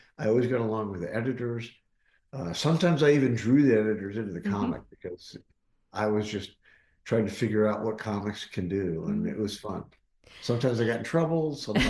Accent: Columbus, Ohio, United States; also born or lived in Pennsylvania; I was born near Pittsburgh, where McKees Rocks is. But my folks moved to Columbus when I was like 1.5 or 2 years old. Mm. So I grew up in Columbus.

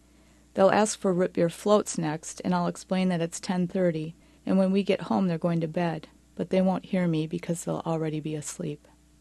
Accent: Forest Lake, Minnesota, United States; I'm here from Forest Lake, Minnesota.

